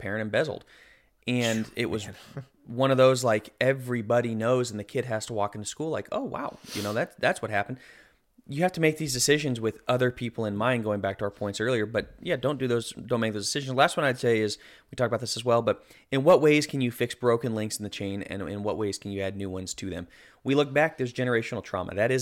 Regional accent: Colorado, United States; now in Tennessee, United States; We just moved here. We're from Colorado. I think it's fairly strong in Colorado

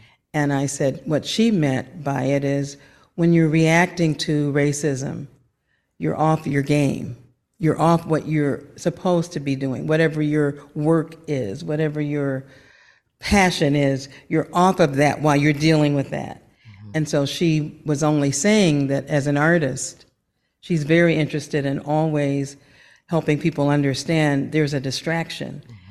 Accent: Akron, Ohio, United States; saw references to Akron, Ohio, which is my hometown.

